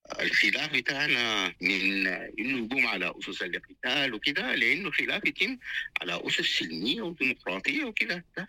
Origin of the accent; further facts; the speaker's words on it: Sudan; احنا كلنا سودانيين